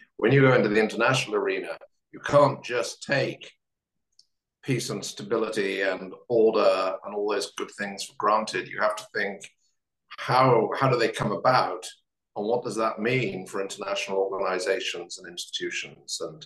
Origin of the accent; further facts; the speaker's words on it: England, United Kingdom; And I'm an Englishman, so I wouldn't say that unless I meant it.